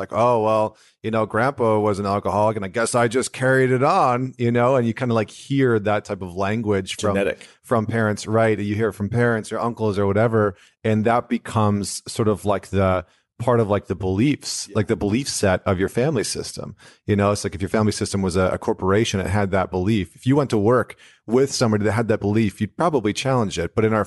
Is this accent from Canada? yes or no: yes; Canada; our I'm not American, I'm Canadian, but have our own.